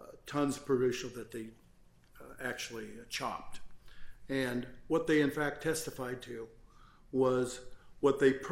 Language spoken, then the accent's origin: English; Rustler, Indiana, United States; I'm from Rustler, Indiana.